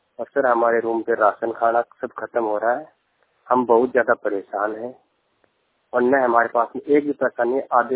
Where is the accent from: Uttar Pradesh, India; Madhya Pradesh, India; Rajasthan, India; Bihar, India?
Rajasthan, India; now in Manesar, India; और मैं राजस्थान का रहने वाला हूँ और मानेसर हरियाणा में मैं आदित्य इनकरटेल कंपनी में काम करता हूँ।